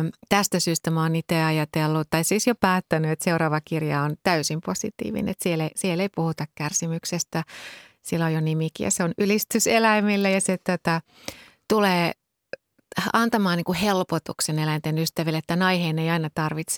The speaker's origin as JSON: {"language": "Finnish", "town": "Kintaus", "region": "Central Finland", "country": "Finland", "tie": "born or raised there", "said": "mä oon maalta kotoisin, Keski-Suomesta, pienestä kylästä nimeltä Kintaus ja se oli silloin erityisen pieni. Silloin oli 80-luvulla, kun mä oon ollut lapsi"}